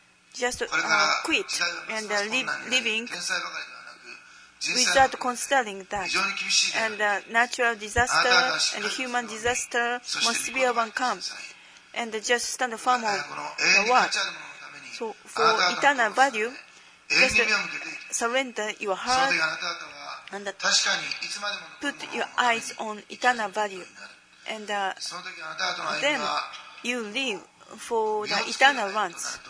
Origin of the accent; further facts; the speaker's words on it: Japan; English is a second language; Then when we arrived at Phnom Penh, and everybody called me when they found we are from Japan, tsunami, and I remember that.